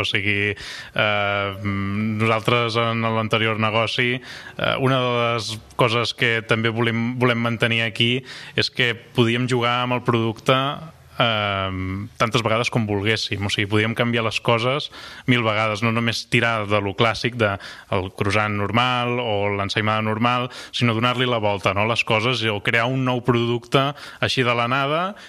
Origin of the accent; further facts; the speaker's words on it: Barcelona, Catalonia, Spain; now in Lleida, Spain; I jo sóc de Barcelona, també, i quan vaig venir a Lleida